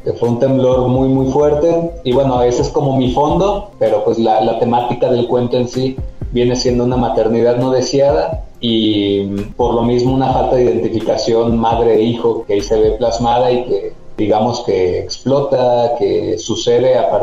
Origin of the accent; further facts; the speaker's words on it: Chapala, Jalisco, Mexico; en el lago de Chapala, que es de donde yo soy, que es un lago que está sumamente contaminado.